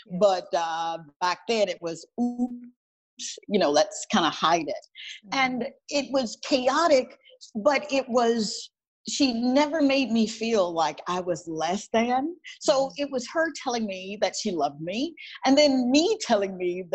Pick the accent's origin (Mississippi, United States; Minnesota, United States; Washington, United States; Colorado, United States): Mississippi, United States; born there; Since we're going all the way back, I was born in Mississippi. I was born in the projects.